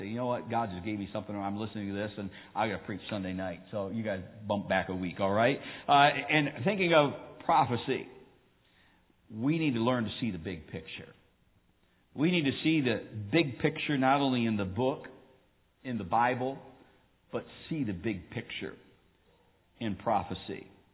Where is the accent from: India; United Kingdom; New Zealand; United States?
United States; I'm all American. I'm a full-blooded American. I'm grateful for that.